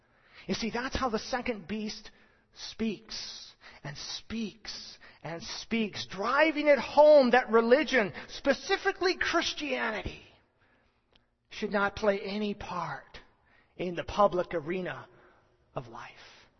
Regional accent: United States; I'm an American, and I can speak to that very, very much so.

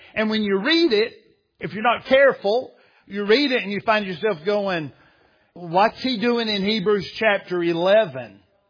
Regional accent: United States; I am an American. I do live in this country. I pay taxes.

